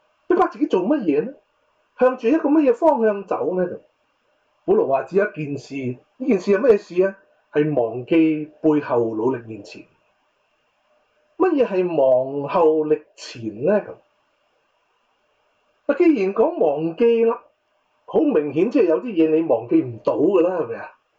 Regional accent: Hong Kong; 就当年呢，就我小学六年班的时候，你知道香港的班是怎么分的啦？我那时我学校小学呢六班啊

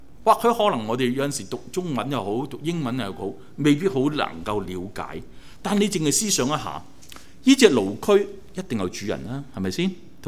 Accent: China; 即係如果我哋中國人嚟講，就係花甲蟲。

